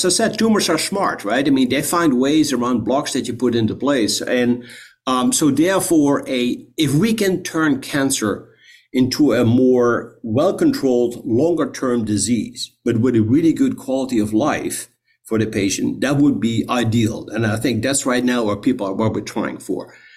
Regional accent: Netherlands; now in United States; we're Dutch originally, although I'm American now, but so we saw a lot of the world already.

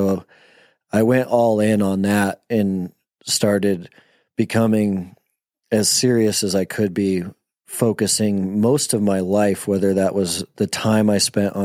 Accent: Montana, United States; But I'm a Montana kid. I was born and raised in Montana, and my family, I had a ton of uncles.

